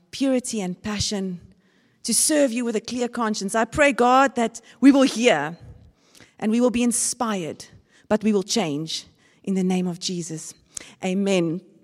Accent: George, Western Cape, South Africa; I'm from George.

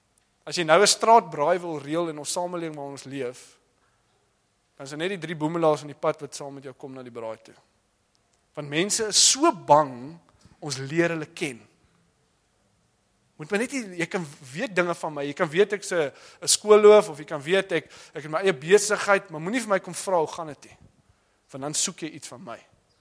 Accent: Western Cape, South Africa; Ek op die Weskus groot geword

